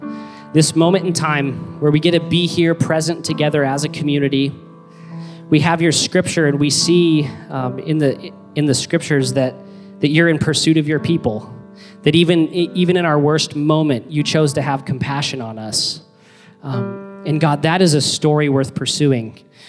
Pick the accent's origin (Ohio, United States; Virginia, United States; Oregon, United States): Oregon, United States; Baker City; It's kind of hillbilly, but I'm from Baker City, so it really means a lot to me.